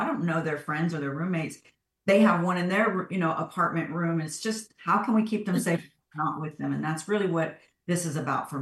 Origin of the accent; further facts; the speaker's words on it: Houston, Texas, United States; I grew up on the north side of Houston, and if anybody knows, that's, you know, not the best side of town to live on.